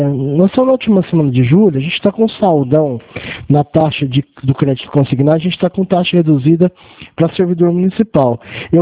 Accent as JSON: {"language": "Portuguese", "town": "Franca", "region": "São Paulo", "country": "Brazil", "said": "eu sou daqui de Franca"}